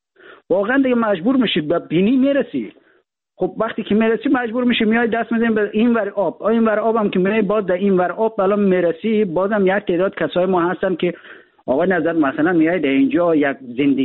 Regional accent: Afghanistan; ما در افغانستان در کشور جنگ زده بزرگ شدیم.

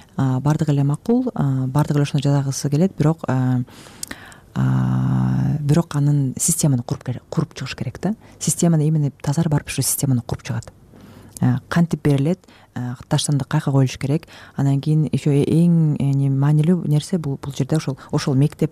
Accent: Talas, Talas Region, Kyrgyzstan; now in Zurich, Switzerland; Ошондо мен мындай Бишкекте жүрүп, анан Цюрихте жашап, Таласка барам, өзүм Таластан болом.

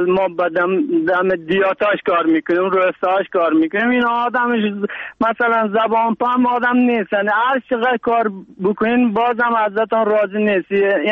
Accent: Afghanistan; now in Turkey; ما افغان هستیم

